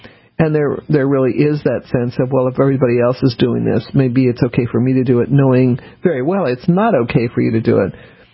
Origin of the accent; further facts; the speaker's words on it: New Orleans, Louisiana, United States; born there; I actually, after Katrina, since I was born in New Orleans, wanted to go down to New Orleans over Christmas and help out.